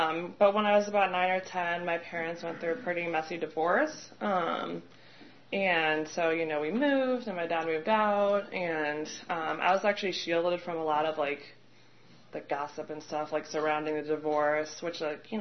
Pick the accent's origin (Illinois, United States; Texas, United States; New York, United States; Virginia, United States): Illinois, United States; I was born and raised outside Chicago in Illinois. So I'm, from the north.